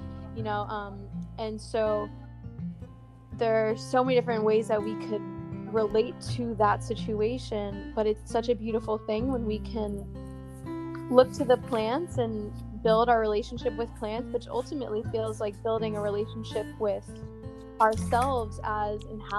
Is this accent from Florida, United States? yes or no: yes; Jupiter, Florida, United States; So I grew up here in Jupiter, Florida, and went to University of Florida for a year